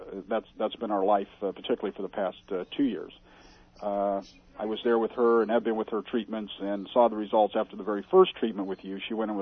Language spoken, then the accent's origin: English; Irvine, California, United States; Okay, I'm from Irvine, California, and I'm a pilot